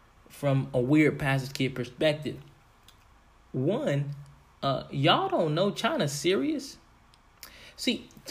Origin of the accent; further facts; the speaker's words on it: Bahamas; born there; listen, I was born in the Bahamas.